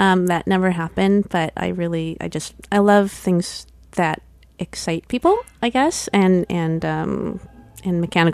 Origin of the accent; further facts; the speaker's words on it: Sacramento, California, United States; I'm from Sacramento. I am born and bred Californian. My family's been there for 4 or 5 generations. So I'm definitely a West Coast girl.